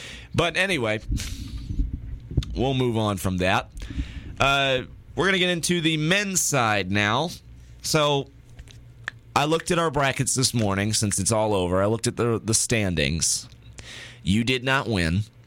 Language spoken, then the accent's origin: English; Charlotte, North Carolina, United States; I'm from Charlotte, so I hear a lot of the Charlotte stuff that goes on.